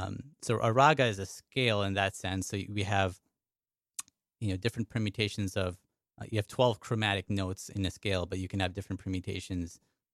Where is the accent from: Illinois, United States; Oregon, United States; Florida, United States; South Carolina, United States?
Illinois, United States; Chicago; now in New York, United States; I'm from Chicago, a big metropolis, but New York is an even bigger metropolis. I've been here for about 8 years now